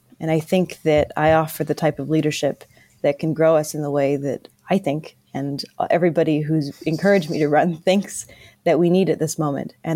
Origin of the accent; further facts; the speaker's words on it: North Vancouver, British Columbia, Canada; Well, I grew up in North Vancouver